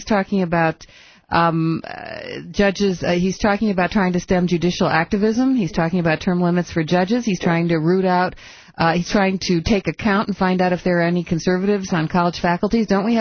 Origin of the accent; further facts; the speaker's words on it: California, United States; I'm from California